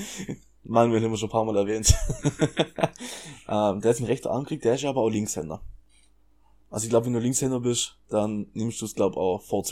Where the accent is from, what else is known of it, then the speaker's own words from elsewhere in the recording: Villingen-Schwenningen, Baden-Württemberg, Germany; wir kommen aus Villingen-Schwenningen.